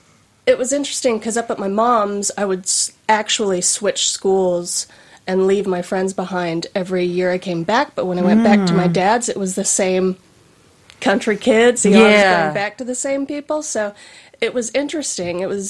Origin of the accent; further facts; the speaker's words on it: Illinois, United States; now in New Zealand; So I grew up in Illinois, in the States, and I have to explain this to Americans as well, so it's kind of in the middle.